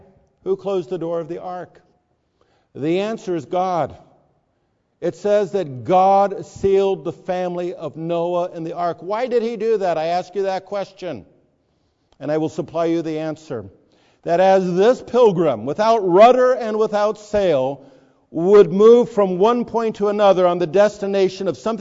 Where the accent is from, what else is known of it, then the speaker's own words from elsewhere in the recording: Newport Beach, California, United States; I grew up earlier on in Newport Beach, every boat had this.